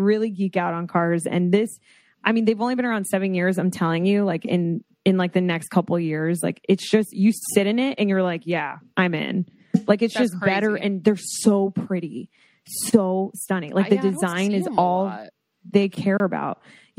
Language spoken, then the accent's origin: English; Florida, United States; And also just growing up in South Florida, like there's so many like